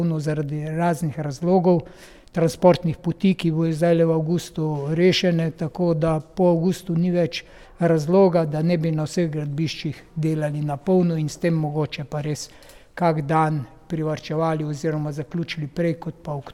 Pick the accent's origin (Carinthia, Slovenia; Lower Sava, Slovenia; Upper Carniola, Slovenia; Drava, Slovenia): Carinthia, Slovenia; mi, Korošci, smo tudi zdaj izrazili zadovoljstvo